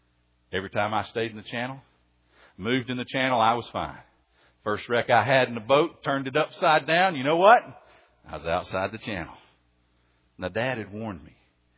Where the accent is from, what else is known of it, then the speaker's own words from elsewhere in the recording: United States; I lived on a lake growing up, if you don't know. I grew up on the Tennessee River, and so we had things like boats and stuff